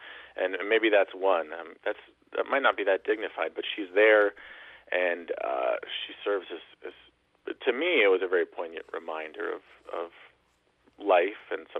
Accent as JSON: {"language": "English", "region": "New England", "country": "United States", "tie": "born or raised there", "lives_now": "Midwest, United States", "said": "I grew up in New England, and I live down south, and I live in the Midwest now."}